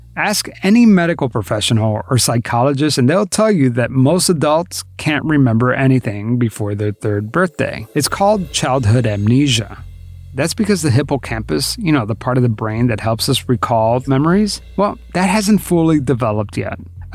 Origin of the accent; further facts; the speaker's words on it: Miami, Florida, United States; I grew up in Miami, but I would want to wear long sleeves all the time.